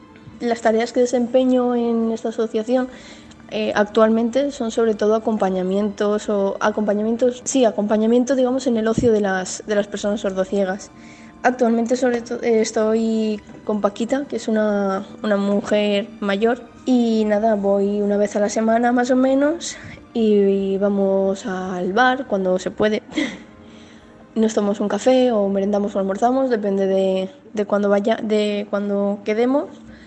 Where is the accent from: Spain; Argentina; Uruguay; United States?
Spain; Sedaví, Valencian Community; tengo 22 años, soy de Sedaví.